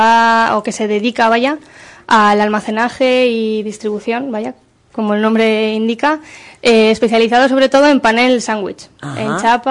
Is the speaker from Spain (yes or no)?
yes; Miranda, Castile and León, Spain; Al final somos de Miranda, hemos nacido en Miranda, nos hemos criado en Miranda y queremos que Miranda funcione, ¿no?